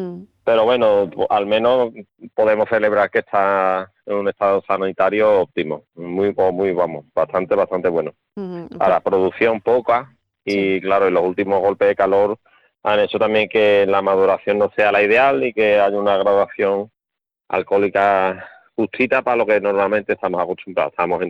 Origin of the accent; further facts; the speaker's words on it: Trebujena, Andalusia, Spain; lo que siempre he dicho yo aquí en mi pueblo, en cuanto a calidad de los mostos de Trebujena